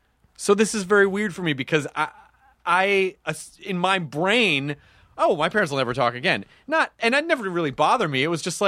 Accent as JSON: {"language": "English", "town": "Memphis", "region": "Tennessee", "country": "United States", "tie": "born or raised there", "also_born_or_lived": "Louisville", "said": "That's where I was born. Yeah. And that's where, you know, we moved away when I was really, really young, and I grew up in Memphis."}